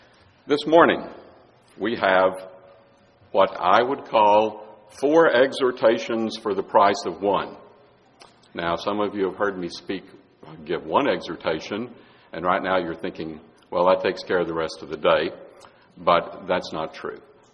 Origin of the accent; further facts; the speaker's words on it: Texas, United States; I'm from Texas, and what you may or may not know is that in Texas, many folks carry guns